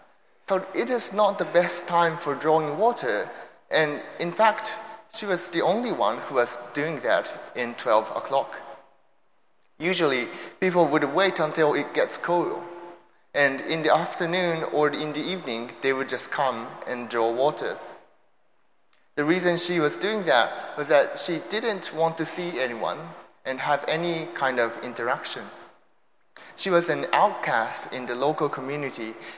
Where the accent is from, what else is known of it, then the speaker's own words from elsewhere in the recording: Kyoto, Japan; accent: mixture of Japanese, American and British; English is a second language; also born or lived in United States / United Kingdom; now in Singapore; I'm originally from Japan. I was raised in Kyoto. I lived in America when I was little, and I just finished studying theology at Oxford in the UK. So that's why I have a mixture of Japanese accent, American accent, British accent, and now I'm working on my Singaporean